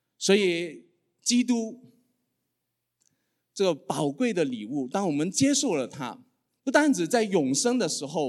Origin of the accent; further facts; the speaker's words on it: Guangzhou, Guangdong, China; 我小的时候因为我在广州长大